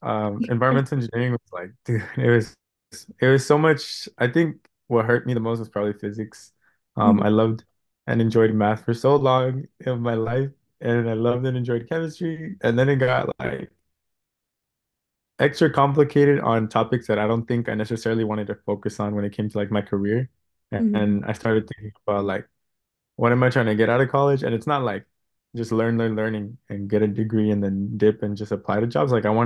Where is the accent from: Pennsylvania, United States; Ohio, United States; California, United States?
California, United States; Hayward; So I'm from Hayward, and I moved maybe like three schools in middle school until I finally landed at like the fourth one